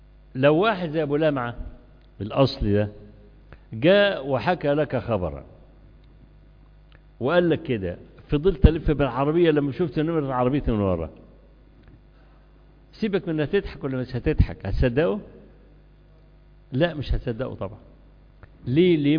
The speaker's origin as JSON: {"language": "Arabic", "country": "Egypt", "said": "كان عندنا في مصر زمان في مرحلة 60ات و70ات برنامج اسمه أبو لمع الأصلي والخواجة بيجو"}